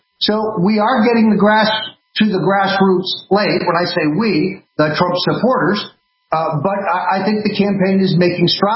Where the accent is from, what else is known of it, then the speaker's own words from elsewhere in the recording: United States; As an American, I find that troubling.